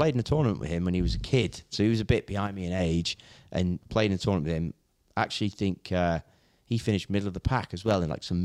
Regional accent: Hoylake, North West England, United Kingdom; So yeah, you had me down as Wolverhampton, but I'm from the Wirral. So I grew up in Hoylake.

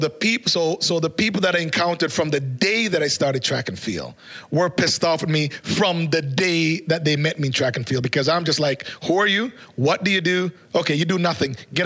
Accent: Jamaica; now in Canada; I was born in Jamaica. I grew up in Jamaica. I ran track in Jamaica. I was good in Jamaica.

